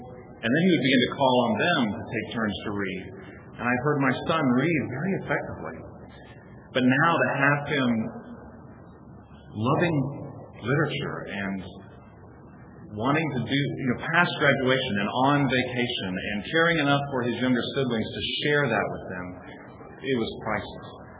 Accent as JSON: {"language": "English", "town": "Fort Walton Beach", "region": "Florida", "country": "United States", "tie": "born or raised there", "said": "I grew up in Fort Walton Beach, Florida. If you've ever been there, you go down Highway 98 east, and you come to Destin."}